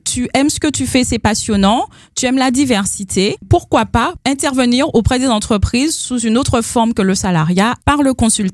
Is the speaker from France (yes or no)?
yes; Martinique, France; je suis une Martiniquaise vraiment ancrée à mon territoire.